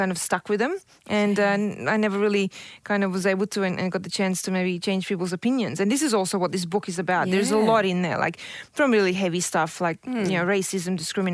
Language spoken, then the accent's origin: English; Sydney, New South Wales, Australia; I grew up in Sydney